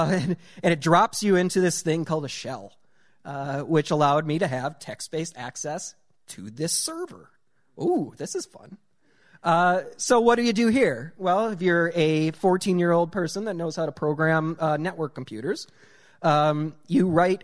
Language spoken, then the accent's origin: English; North Dakota, United States; In my hometown of 600 people, which I live 10 miles from, there is one gas station at the time. It had pop and gas. That's it.